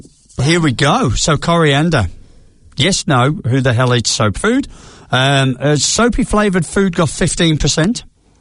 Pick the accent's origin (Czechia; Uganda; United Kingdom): United Kingdom; England; I'm English.